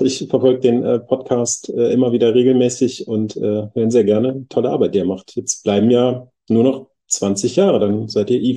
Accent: Bad Honnef, North Rhine-Westphalia, Germany; also born or lived in Bonn; ich bin in Bonn geboren und ein bisschen weiter südlich aufgewachsen, im wunderschönen Bad Honnef. Ein kleines Städtchen. 30.000 Leute ist jetzt nicht besonders groß

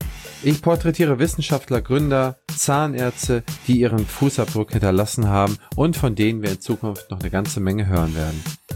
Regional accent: Schleswig-Holstein, Germany; Ich bin ja selber Holsteiner und wohne hier in Eckernförde, also ganz in der Nähe von Kiel.

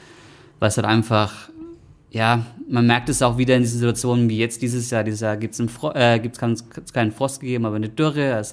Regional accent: Nuremberg, Bavaria, Germany; ich komme aus Nürnberger Ecke

